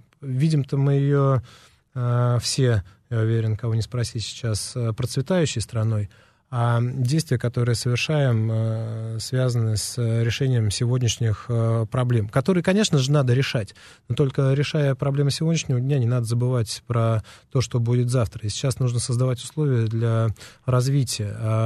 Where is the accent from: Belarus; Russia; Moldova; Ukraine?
Russia; Moscow; Я из Москвы, я коренной москвич.